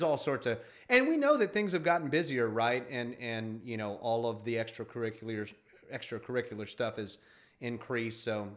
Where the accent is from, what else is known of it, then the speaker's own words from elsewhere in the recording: Texas, United States; me, I'm a Texan. I like my meat.